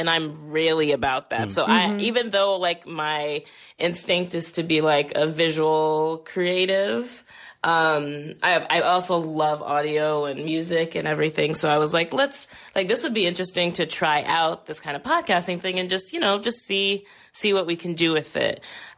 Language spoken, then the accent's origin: English; New Orleans, Louisiana, United States; I re-fell in love with playing dominoes, which I played all the time growing up in New Orleans.